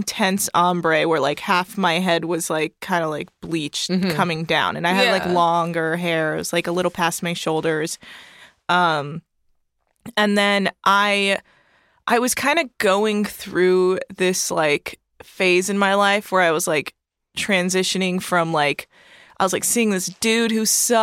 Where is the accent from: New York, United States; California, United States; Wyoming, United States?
California, United States; I'm from the Bay Area